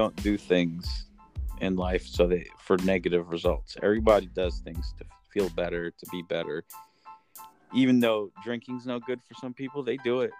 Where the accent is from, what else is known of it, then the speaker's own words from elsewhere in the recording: Elizabeth, New Jersey, United States; I'm from Elizabeth, New Jersey. So, you know, it's a small town.